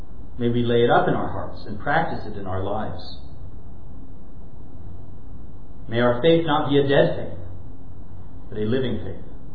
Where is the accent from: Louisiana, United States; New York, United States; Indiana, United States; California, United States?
California, United States; the fruit smorgasbord that I grew up with in Southern California.